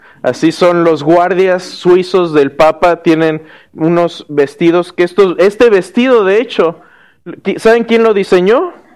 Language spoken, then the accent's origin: Spanish; Mexico; yo soy mexicano, no romano.